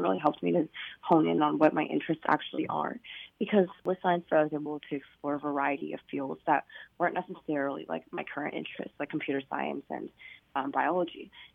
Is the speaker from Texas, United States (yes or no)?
no; Louisiana, United States; And so I went to Cattaparis-Magnet High School, and I'm from Louisiana.